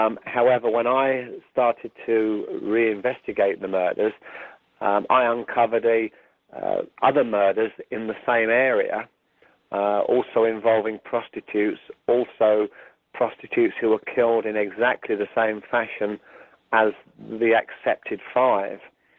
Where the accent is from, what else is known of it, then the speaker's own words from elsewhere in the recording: United Kingdom; as a British detective working on many murders, I'd always been interested in the Jack the Ripper crimes because obviously it's been part of our heritage, really.